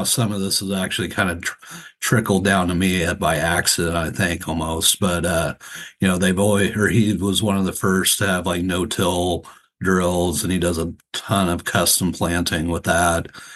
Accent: Eustis, Nebraska, United States; I grew up in Eustis, Nebraska, which is one of those, you know, 450 person, you know, towns in Nebraska.

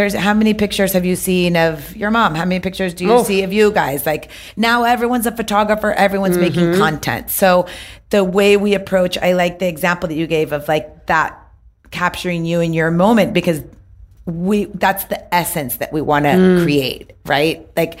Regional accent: Memphis, Tennessee, United States; also born or lived in Florida; I remember growing up in Memphis. I think I told your mom this. I remember growing up in Memphis.

